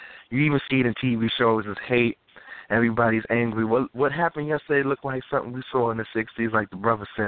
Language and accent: English; New York, United States; now in Greensboro, United States; I'm from New York originally, but I live in Greensboro, North Carolina now.